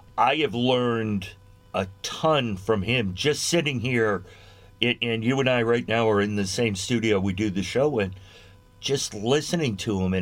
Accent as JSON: {"language": "English", "town": "Boston", "region": "Massachusetts", "country": "United States", "tie": "born or raised there", "said": "I was born, I'm an Irishman, born and raised a Catholic in Boston, mm-hmm. like most of Bostonians."}